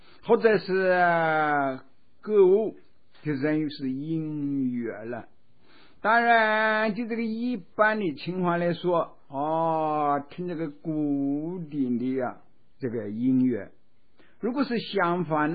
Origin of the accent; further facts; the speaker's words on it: China; 这个酒啊在我们中国人说过这是穿肠之药啊